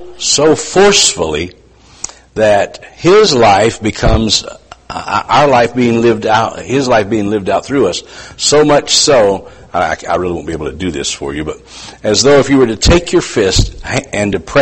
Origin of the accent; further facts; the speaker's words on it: West Virginia, United States; born there; I was born in West Virginia, And in West Virginia, you can marry at 7.